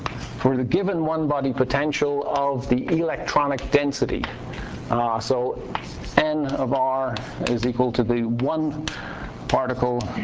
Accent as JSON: {"language": "English", "country": "Ireland", "tie": "born or raised there", "said": "I actually grew up in Ireland."}